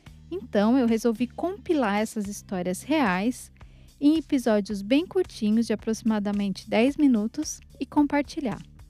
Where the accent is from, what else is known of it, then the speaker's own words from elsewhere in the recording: São Manuel, São Paulo, Brazil; now in United States; Eu nasci em São Manuel, interior de São Paulo, terra de café e cana-de-açúcar. Eu cresci rodeada por essas plantações e por gente forte igual café e doce igual caldo de cana. Eu moro nos Estados Unidos há 6 anos